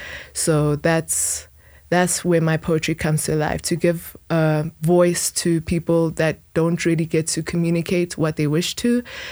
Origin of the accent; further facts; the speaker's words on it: Benoni, Gauteng, South Africa; I grew up in the East Rand, specifically Benoni, Rynfield side.